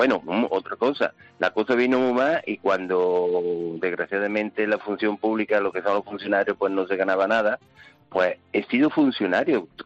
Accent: Córdoba, Andalusia, Spain; ¿Qué voy a decir yo que soy de Córdoba?

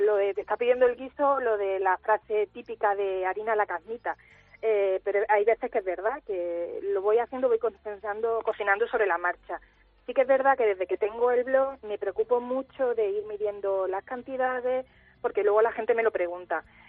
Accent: Jaén, Andalusia, Spain; yo además, como buena jiennense y jainera, lo defiendo

